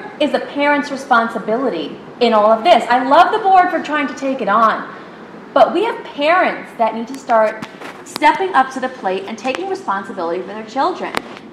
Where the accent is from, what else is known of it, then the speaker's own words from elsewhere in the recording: Brooklyn, New York, United States; I grew up in Brooklyn. I was in classes of 30 kids at least.